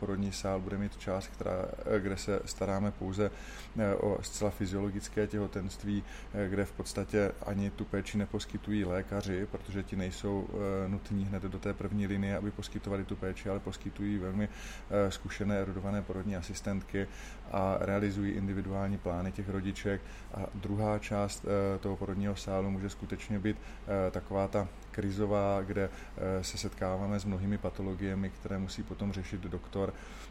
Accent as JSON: {"language": "Czech", "town": "Brno", "region": "South Moravian Region", "country": "Czechia", "tie": "born or raised there", "said": "jsem Brňák, vyrůstal jsem v Komíně a chodil jsem na základní školu Kristenova a potom Pastviny v Komíně."}